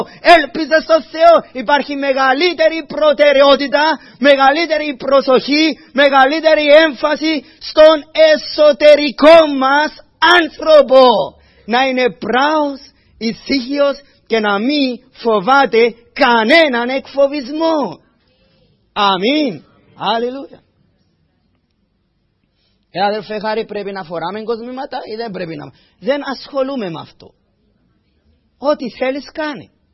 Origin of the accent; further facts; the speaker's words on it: Cyprus; moved away as an adult; εγώ που ήρθα από την Κύπρο τουλάχιστον την εποχή της δική μου όταν ήμουν πιο νέος. Όταν ήμουν στα 20 μου, ο κόσμος τότε στην Κύπρο τώρα άλλαξαν λίγο τα πράγματα.